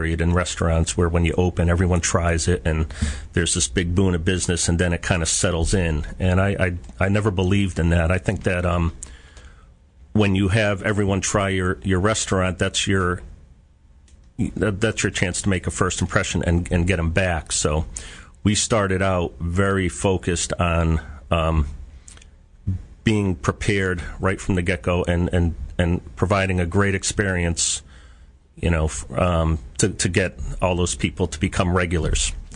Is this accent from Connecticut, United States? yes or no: yes; Hartford, Connecticut, United States; I grew up in Hartford, Connecticut. I grew up in an Italian neighborhood, which...